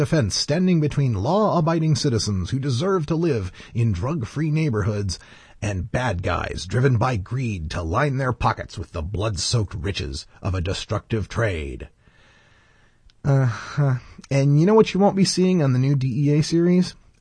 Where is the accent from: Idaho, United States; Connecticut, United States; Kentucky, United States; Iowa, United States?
Idaho, United States; I wanted to contact you because, of course, I am from the state of Idaho